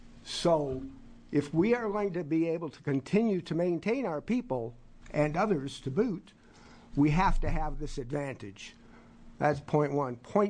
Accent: Chicago, Illinois, United States; I'm a first-generation farmer. I was born and raised in Chicago.

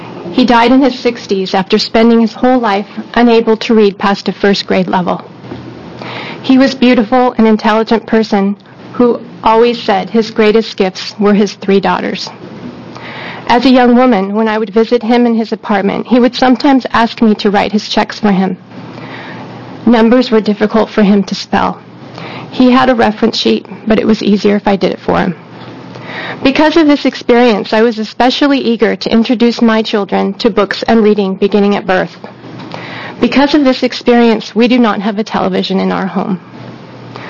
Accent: Portland, United States; For the record … I'm from Portland.

